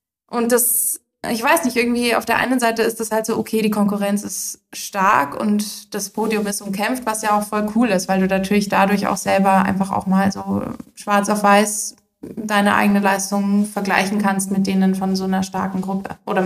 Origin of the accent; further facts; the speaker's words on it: Munich, Bavaria, Germany; als Münchner Madel mit Asphalt unter den Füßen und nicht mit Bergen